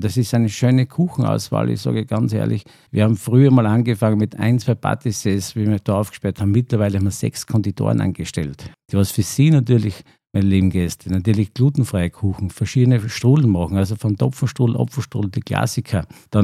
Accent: Styria, Austria; Ich komme aus der Obersteiermark, aus der Gößergegend, sagen wir

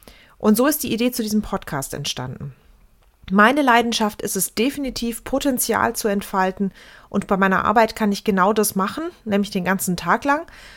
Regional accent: Baden-Württemberg, Germany; born there; accent: Swabian; Ich bin Baujahr 85, ich lebe in Düsseldorf, bin gebürtige Schwäbin, das hört man aber nur mit sehr geübtem Ohr.

